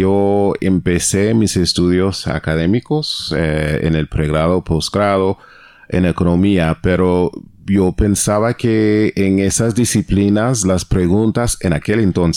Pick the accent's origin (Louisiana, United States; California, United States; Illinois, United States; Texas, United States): Illinois, United States; Chicago; born there; Spanish is a second language; moved away; also born or lived in South Korea; Entonces, después de salir de Chicago, donde nací, yo vivía en Corea del Sur por unos 4 años, de 2003 a 2007